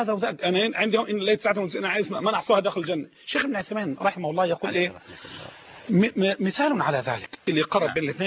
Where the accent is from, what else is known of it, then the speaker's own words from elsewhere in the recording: Egypt; إحنا كمصريين عندي 100 جنيه.